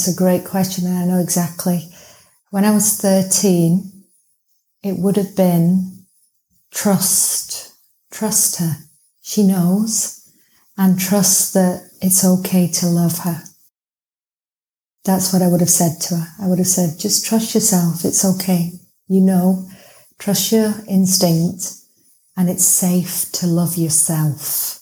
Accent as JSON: {"language": "English", "town": "Manchester", "region": "North West England", "country": "United Kingdom", "said": "I'm not from London. I'm like from the north of England, Manchester, where we all say hello and it's very friendly."}